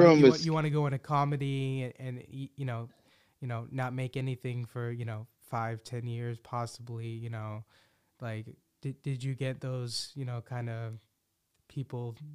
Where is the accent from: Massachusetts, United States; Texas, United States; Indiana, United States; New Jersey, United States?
Massachusetts, United States; Boston; I'm from Boston. I've only been in New York once